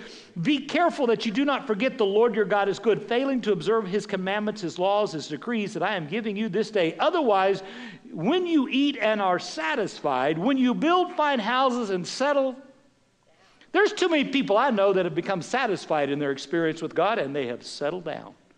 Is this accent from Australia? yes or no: no; Severy, Kansas, United States; Listen, I came from Severy, Kansas. Some of you are going, where's that? No kidding. To not forget where I was raised by grandparents that were Oklahoma red dirt farmers that picked cotton to live.